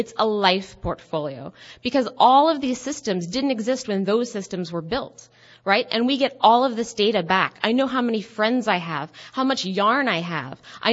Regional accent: Ohio, United States; I'm from Southern Ohio.

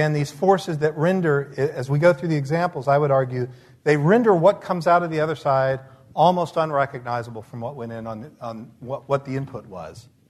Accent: the South, United States; I grew up in the South, so that meant that after we finished banking, we went out for barbecue.

